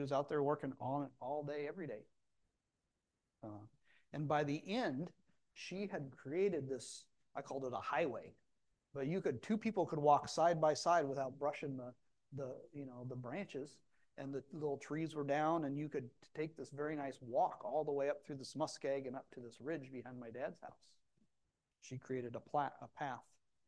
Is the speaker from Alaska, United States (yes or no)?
yes; Port Alexander, Alaska, United States; my hometown in Port Alexander. My dad has a house, then just like all the other houses, it's completely surrounded by the wilderness.